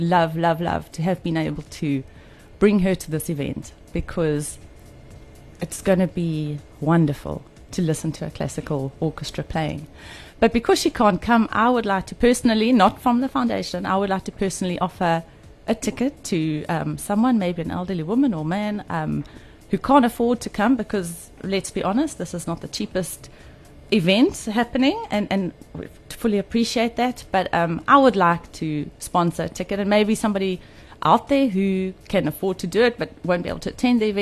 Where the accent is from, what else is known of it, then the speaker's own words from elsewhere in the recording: Pretoria, Gauteng, South Africa; I grew up in Pretoria. Every year we used to come to the sea, to Salt Rock, actually, on holiday.